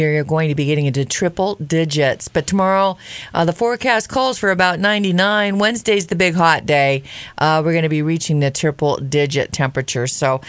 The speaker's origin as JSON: {"language": "English", "region": "California", "country": "United States", "said": "I said, I'm from California. White is good anytime."}